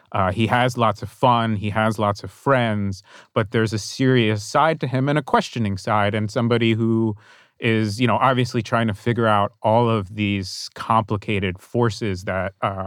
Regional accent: New Jersey, United States; I grew up in New Jersey in the 1980s.

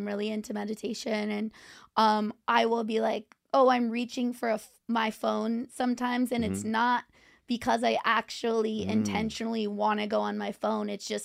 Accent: California, United States; Well, I'm from Orange County, California.

